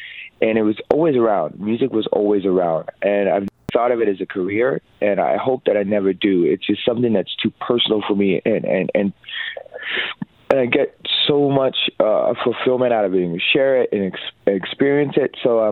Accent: Haleiwa, Hawaii, United States; now in Pacific Northwest, United States; I grew up in Hawaii, so on the north shore of Oahu, a little town called Haleiwa. That's where I'm from. I recently moved out to Pacific Northwest about 2 years ago

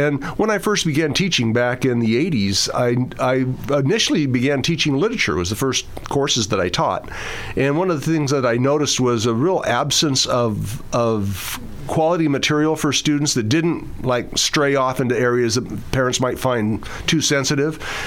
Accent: Winston, Oregon, United States; I grew up in Winston. I went grades 1 through 12 in the Winston-Dillard School District, graduating in 1976.

